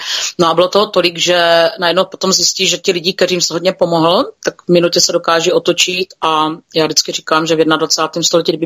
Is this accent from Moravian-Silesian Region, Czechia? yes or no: no; South Moravian Region, Czechia; Pocházím z Jižní Moravy, kousek od Pálavy, jo, jsou tady z menší vesnice a miluji svůj kraj, miluji to, že jsme Moravani